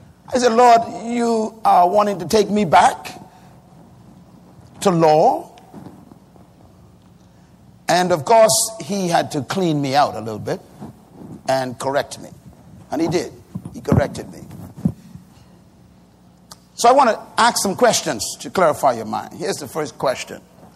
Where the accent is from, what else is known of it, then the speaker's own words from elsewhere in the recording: Bahamas; born there; I was born in the Bahamas. I was born in a religious family.